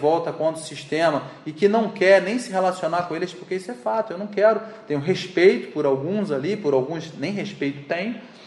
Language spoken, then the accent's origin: Portuguese; Macaé, Rio de Janeiro, Brazil; Não sou de Macaé, não. Cheguei em Macaé com um ano e ia fazer dois.